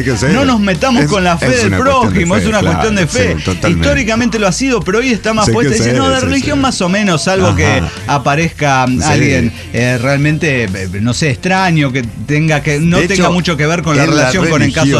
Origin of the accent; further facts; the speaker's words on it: Argentina; born there; nací en Argentina, que es un país hermoso.